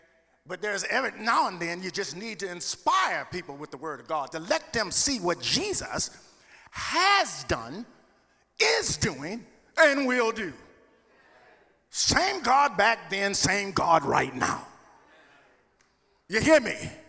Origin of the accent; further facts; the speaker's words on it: Louisiana, United States; I'm from Louisiana, so I got a little country in me.